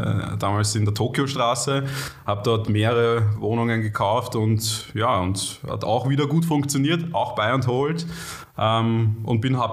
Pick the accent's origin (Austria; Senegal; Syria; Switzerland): Austria; Vienna; so als Wiener, wäre da doch gut ankommen mit meinem Dialekt